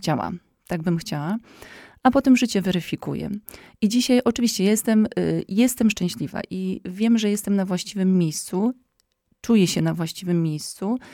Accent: Silesian Voivodeship, Poland; now in Zambrów, Poland; jestem w Zambrowie, jestem na tym terenie, na Podlasiu. Inne warunki, inne realia, inne życie, bo pochodzę ze Śląska i rzeczywiście całe moje życie spędziłam na Śląsku.

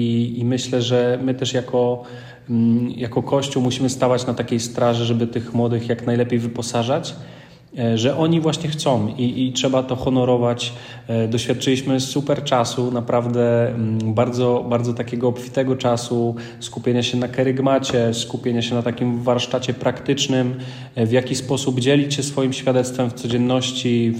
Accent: Poznań, Greater Poland Voivodeship, Poland; nie tylko dlatego, że jesteśmy z Poznania

